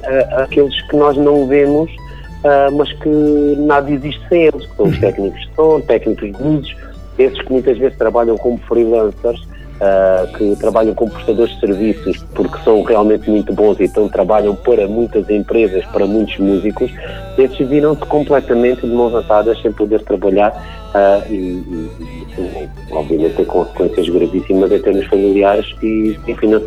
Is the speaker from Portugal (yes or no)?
yes; Alentejo, Portugal; nós somos naturais do Alentejo e viemos por motivos profissionais trabalhar para o Algarve. Já nos conhecíamos do Alentejo e dos tempos de escola, né?